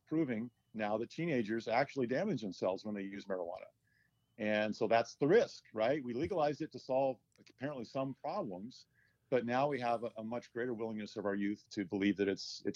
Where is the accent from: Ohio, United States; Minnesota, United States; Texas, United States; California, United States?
California, United States; San Diego; Well, I am originally from San Diego, and at 23 years old, I was hired by the DEA as a special agent.